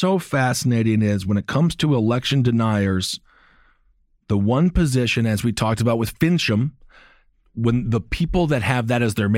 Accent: Midwest, United States; And all you have to do, I'm from the Midwest.

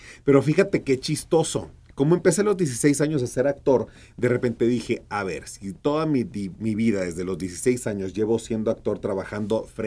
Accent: Hermosillo, Sonora, Mexico; born there; yo nací en Hermosillo, Sonora, y mi familia es una familia muy tradicional y muy conservadora, que toda la vida se dedicó a la agricultura y a la ganadería, como toda mi familia y como muchas familias de allá de Sonora.

